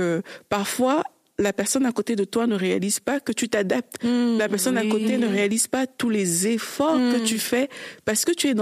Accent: Cameroon; also born or lived in Belgium; now in Canada; j'ai quitté le Cameroun pour la Belgique. Pas juste pour aller en vacances, pour vivre. J'ai quitté la Belgique pour le Canada.

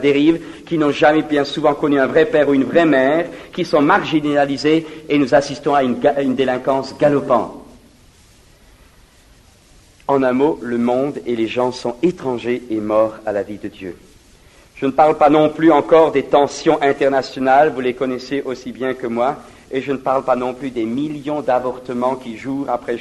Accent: France; chez nous en France

